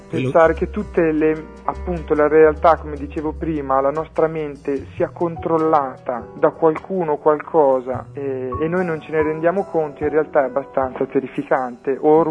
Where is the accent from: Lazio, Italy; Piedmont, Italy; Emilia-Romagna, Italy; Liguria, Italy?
Emilia-Romagna, Italy; io sono romagnolo